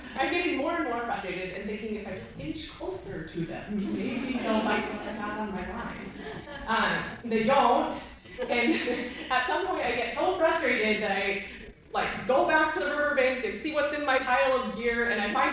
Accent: California, United States; And I'm from Southern Orange County, LA, California, and that's the most rural place I've ever lived.

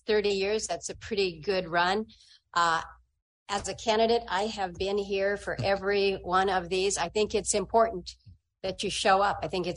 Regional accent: Alaska, United States; I grew up in Southeast coastal communities.

